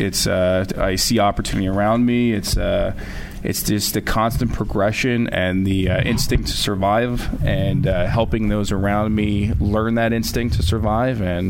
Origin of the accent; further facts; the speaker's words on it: Union, New Jersey, United States; From Union, New Jersey.